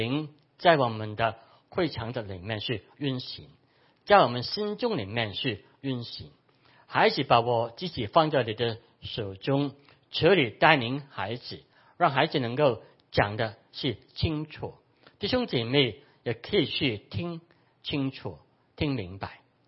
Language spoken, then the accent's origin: Chinese; Hong Kong; Chinese is a second language; also born or lived in Canada; now in Taiwan; 我现在还是学习讲这一个国语啊，就是我是在香港出生，香港长大，那么后来就是移民去加拿大，那么就是没有好好的去学我们的中文这一个国语。那么现在来到台湾之后